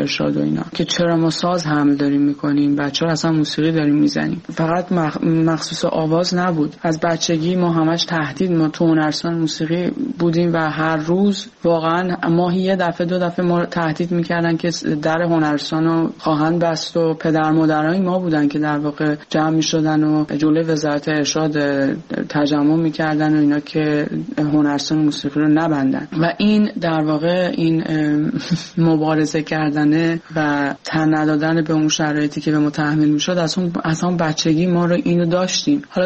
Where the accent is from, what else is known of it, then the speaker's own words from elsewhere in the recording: Iran; now in France; به محض اینکه ما از ایران اومدیم به کشور فرانسه